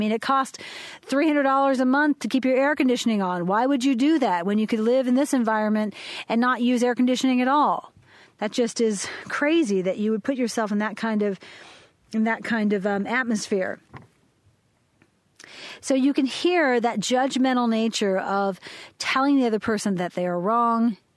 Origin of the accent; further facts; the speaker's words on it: Arizona, United States; I was raised in Arizona, and I love dry heat.